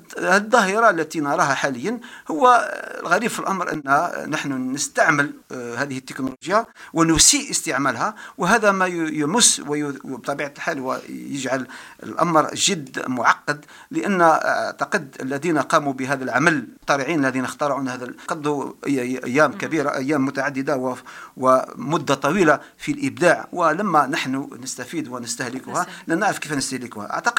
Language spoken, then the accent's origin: Arabic; Belkheir, Guelma Province, Algeria; also born or lived in Constantine / Algiers; من مواليد 22 أكتوبر 1956 ببلخير ولاية قلمة. درست في بلدية بلخير ثم انتقلت إلى قلمة إكمالية محمود بن حمود، انتقلت إلى قسنطينة ثم جامعة الجزائر للعلوم الإنسانية بجامعة الخروبة.